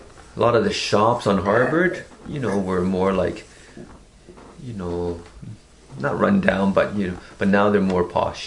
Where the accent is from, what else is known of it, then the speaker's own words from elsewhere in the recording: Hong Kong; And I'm from Hong Kong, and so I speak Cantonese.